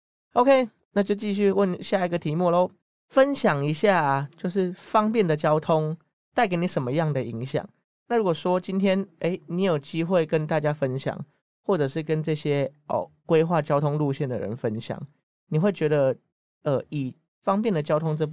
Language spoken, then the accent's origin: Chinese; Yunlin County, Taiwan; 我老家在云林，那云林那边的公车基本上就是有点像是朝九晚五的概念